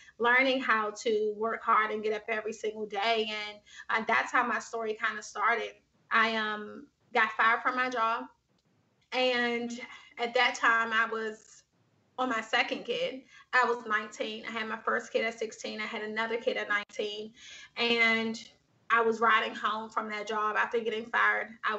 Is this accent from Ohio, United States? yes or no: no; Washington, District of Columbia, United States; Yeah, I'm from Washington, DC. So I grew up in Washington, DC.